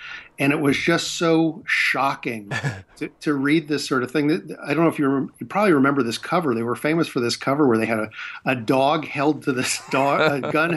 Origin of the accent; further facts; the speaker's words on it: San Francisco, California, United States; and I grew up in San Francisco